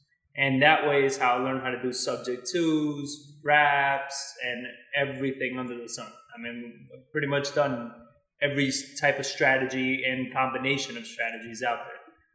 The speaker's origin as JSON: {"language": "English", "country": "Argentina", "said": "I speak Spanish because I'm from Argentina."}